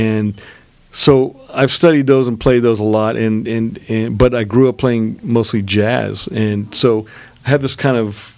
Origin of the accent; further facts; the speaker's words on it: Pakistan; The Indian thing, I mean, that's I am from Pakistan originally, and, Pakistan and India are really essentially one place.